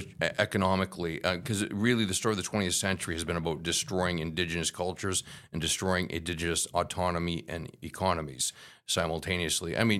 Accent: United States; particularly growing up in the States, where if you stand out, you really stand out.

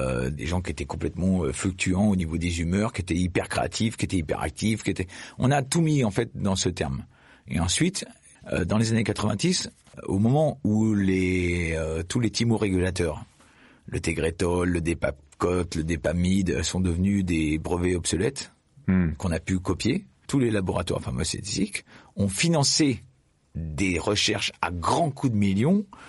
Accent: Clermont-Ferrand, Auvergne-Rhône-Alpes, France; born there; je suis né à Clermont-Ferrand, je suis descendant de la famille des pneus.

